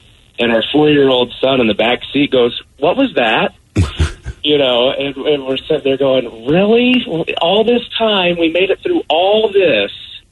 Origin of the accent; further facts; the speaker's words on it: Missouri, United States; now in Bremerton, United States; So, I'm in the Navy. I'm stationed up here in Bremerton. I'm originally from Missouri.